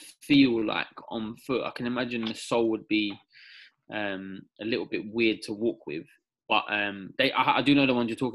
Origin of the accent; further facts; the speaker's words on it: London, United Kingdom; so when I was growing up in London, there was a spate